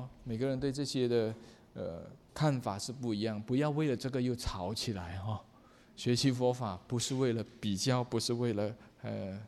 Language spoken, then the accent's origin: Chinese; Malaysia; 我是马来西亚人